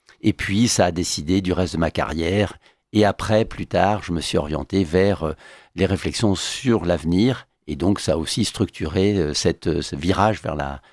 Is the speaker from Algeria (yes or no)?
no; Lyon, Auvergne-Rhône-Alpes, France; also born or lived in Paris; Eh bien, je suis né à Lyon, pardon. J'ai vécu 10 ans à Paris, puis ensuite tout le reste de ma scolarité à Lyon.